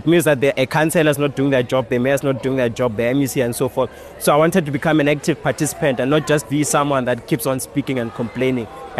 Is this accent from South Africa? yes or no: yes; Bushbuckridge, Mpumalanga, South Africa; So I think what drew me most to politics was from where I'm from Bushbuck Ridge.